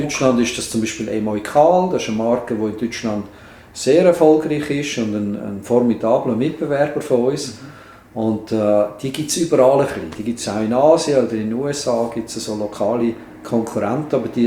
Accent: Switzerland; Und kennt man aber weniger jetzt bei uns in der Schweiz oder in den umliegenden Ländern.

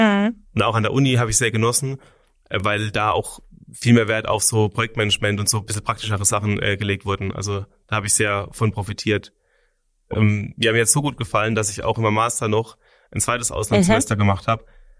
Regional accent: Rhineland-Palatinate, Germany; also born or lived in Istanbul, Turkey; ich bin auch aufgewachsen hier in der Nähe von Kaiserslautern, also nicht schon in der Südpfalz, aber jetzt nicht sehr weit weg.

